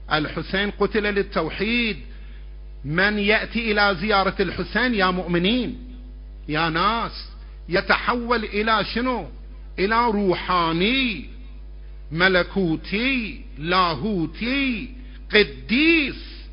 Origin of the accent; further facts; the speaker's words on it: Karbala, Karbala Governorate, Iraq; يا جماعة انا ابن كربلاء، انا ابن العراق ابا عن جد